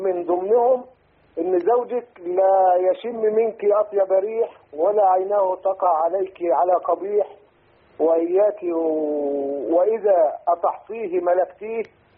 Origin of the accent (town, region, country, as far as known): Egypt; moved away as an adult; now in Saudi Arabia